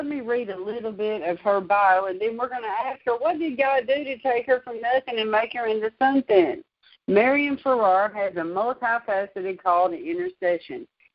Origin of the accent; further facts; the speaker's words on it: Nashville, Tennessee, United States; I was born and raised in Nashville myself.